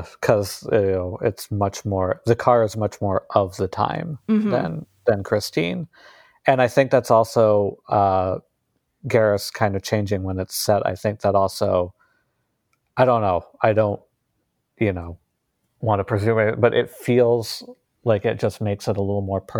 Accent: Maine, United States; I was born and raised in the town where Storm of the Century was actually shot. So I grew up with all of that.

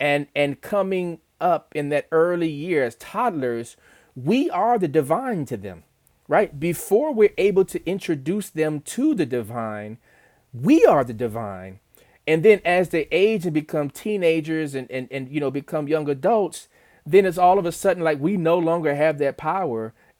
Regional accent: Los Angeles, California, United States; I grew up in Los Angeles.

